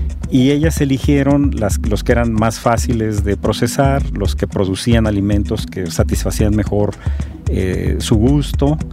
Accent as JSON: {"language": "Spanish", "country": "Mexico", "said": "Pero nosotros en México somos muy dados a preferir mucho el sabor."}